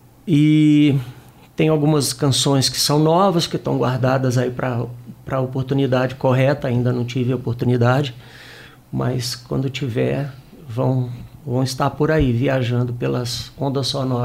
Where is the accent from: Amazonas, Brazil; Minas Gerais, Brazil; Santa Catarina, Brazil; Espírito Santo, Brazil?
Minas Gerais, Brazil; eu sou o café, porque eu sou mineiro